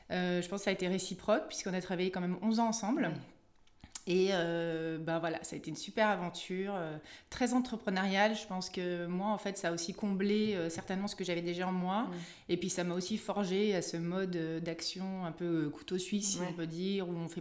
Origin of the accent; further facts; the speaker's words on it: Lyon, Auvergne-Rhône-Alpes, France; Plus spécifiquement du Cantal, donc de Mauriac, qui est la sous-préfecture du Cantal. Et donc moi, j'ai grandi à Lyon parce que mon papa était commissaire de police.